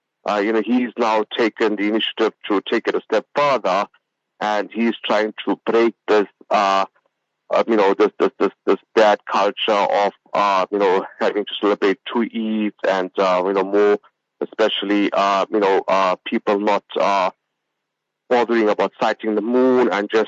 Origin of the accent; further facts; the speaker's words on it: South Africa; but I'm from South Africa.